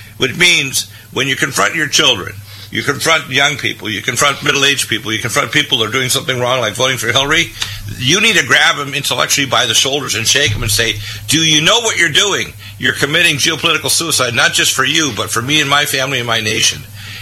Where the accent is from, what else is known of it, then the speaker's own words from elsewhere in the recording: United States; Yeah, but I'm angry at fellow Americans.